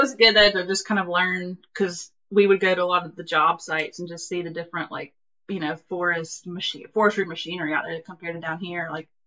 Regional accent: Florida, United States; I was born and raised in North Florida, so I pretend to be from Georgia originally.

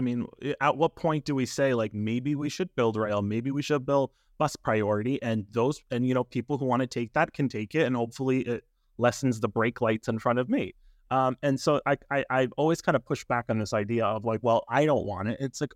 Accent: New England, United States; And I come from New England, so I know that's like a sacrilege.

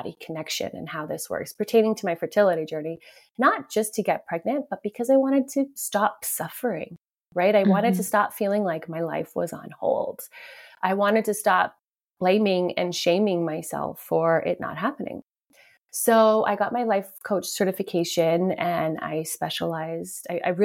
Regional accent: Edmonton, Alberta, Canada; So I'm from Edmonton, Alberta, Canada. So I'm a Canadian girl.

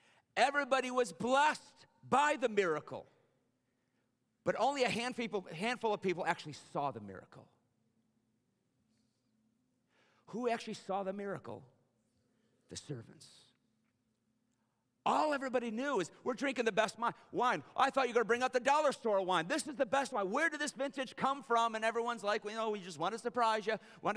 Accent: Detroit, Michigan, United States; Now, I grew up in Detroit, but when I went to school in Missouri, something that I heard from a lot of my southern friends, and I don't know how true it is because I'm from the north, I'm a Yankee

